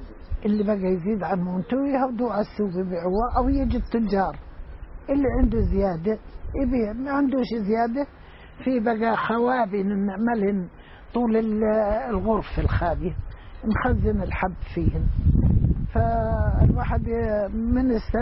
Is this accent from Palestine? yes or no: yes; Karatiyya, Palestine; الناس يعني من قريتنا كنا احنا الرعاة كراتية نطحن بالمعنى الطحين اللي بدنا نأكله سنوي